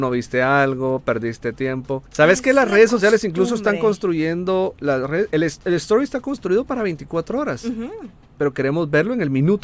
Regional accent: Guatemala City, Guatemala Department, Guatemala; moved away as an adult; nosotros nos mudamos de Ciudad de Guatemala, para los que no saben. Nosotros venimos de Guatemala, yo soy de Guatemala, y nos venimos hace aproximadamente 6 meses.

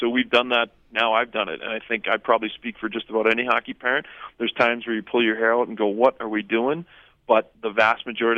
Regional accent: Boston, Massachusetts, United States; I know, again, when we were growing up in Boston, it's different because you didn't travel more than 20 minutes to play a game.

